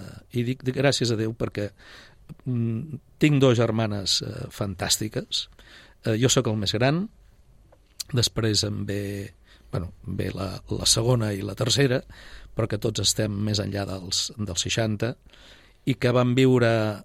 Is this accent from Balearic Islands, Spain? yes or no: no; Tremp, Catalonia, Spain; born there; Però a partir del juliol del 1957 ja vam néixer a Tremp.